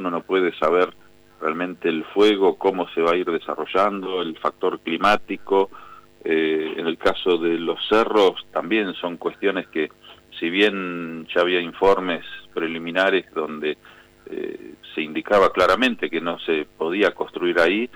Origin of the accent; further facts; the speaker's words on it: Comodoro Rivadavia, Chubut, Argentina; Yo también de pequeño viví en Comodoro Rivadavia y mi recuerdo de las calles llenas de como de barro del chenque cuando llovía